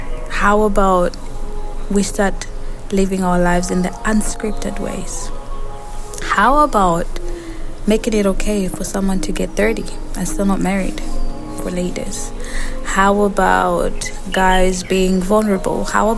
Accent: Zimbabwe; moved away as an adult; now in China; I'm from Zimbabwe, born and raised there.

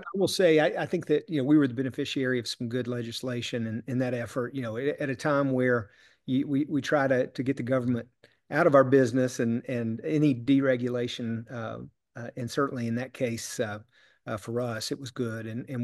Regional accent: Tennessee, United States; And thank God we're from East Tennessee. And I was lucky enough to be born in a family there in Sevier County

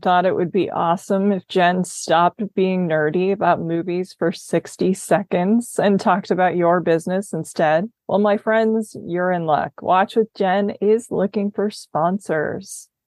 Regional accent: Minnesota, United States; moved away as an adult; now in Los Angeles, United States; still identify as Minnesotan.

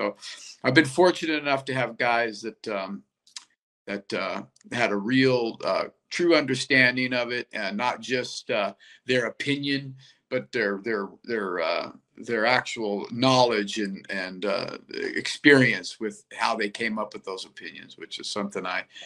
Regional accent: Lake Tahoe, United States; I grew up in Lake Tahoe, where it was a really small town, mountain town.

